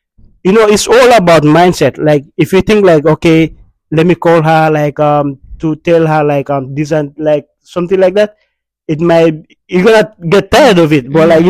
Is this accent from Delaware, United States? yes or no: no; Texas, United States; From Fajr, Zuhur, I'm a Texan. Like Asr, I'm a Texan, like basically.